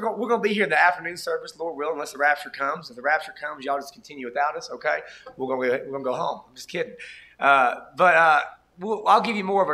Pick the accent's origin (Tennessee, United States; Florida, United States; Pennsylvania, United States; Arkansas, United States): Tennessee, United States; But we're from East Tennessee, and we're missionaries in Nigeria.